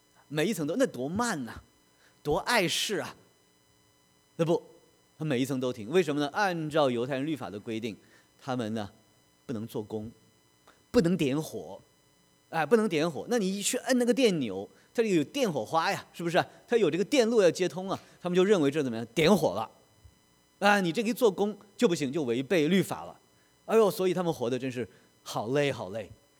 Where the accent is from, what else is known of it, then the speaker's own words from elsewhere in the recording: China; 所以我们中国人就很高兴嘛，